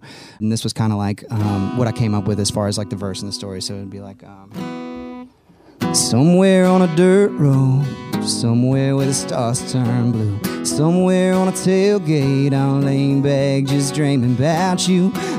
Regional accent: Austin, Texas, United States; Born and raised in Austin, Texas. Actually never lived anywhere else till I moved here.

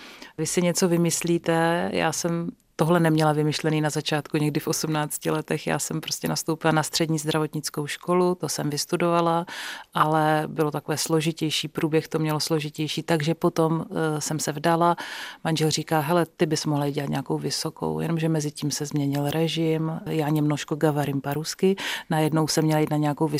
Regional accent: Moravia, Czechia; taková ta hranice Moravy a Vysočiny, takže my máme od všeho kousek. Já si můžu říkat, jak se mi to hodí. Chvilku jsem z Moravy, chvilku jsem z Moravy a chvilku jsem z toho Horácka.

